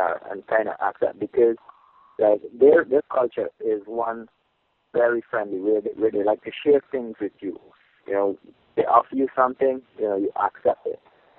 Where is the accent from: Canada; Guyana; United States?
Guyana; Chenapau, Potaro-Siparuni; I'm originally from Chenapau, Region 8, which is the interior of Guyana.